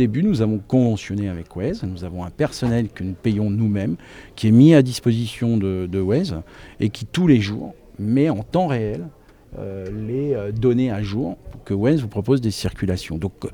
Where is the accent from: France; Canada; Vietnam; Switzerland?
France; Clermont-Ferrand, Auvergne-Rhône-Alpes; on est auvergnat, on est clermontois, on connaît bien la ville.